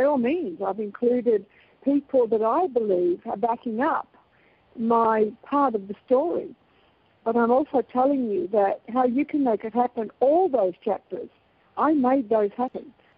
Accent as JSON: {"language": "English", "country": "Australia", "said": "I don't know what minus 35 feels like. I'm from Australia. I only know what plus 35 feels like."}